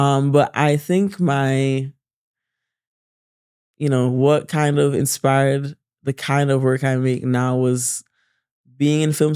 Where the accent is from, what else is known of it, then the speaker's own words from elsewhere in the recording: Jamaica; I feel like growing up in Jamaica, I really honed in on my listening skills.